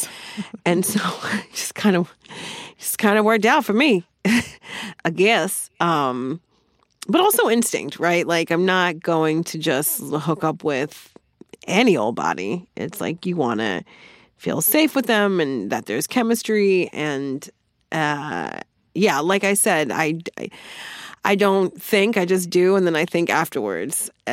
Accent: New Jersey, United States; You know, I'm from Jersey, and he thinks I sound aggressive all the time.

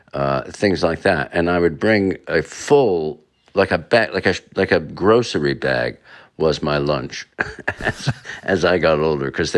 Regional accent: Katonah, New York, United States; Well, I grew up in Westchester County, Catona, New York, about 50 miles north of the city. And my parents are both Italian-American, and their parents had come from Italy.

